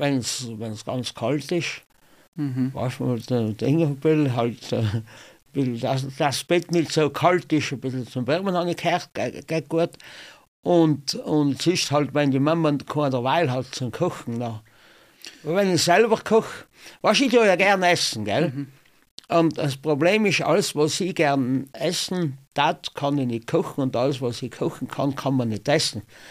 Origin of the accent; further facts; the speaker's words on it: Tyrol, Austria; Ich bin ja in Nordtirol aufgewachsen. Bin aber Oldentaler.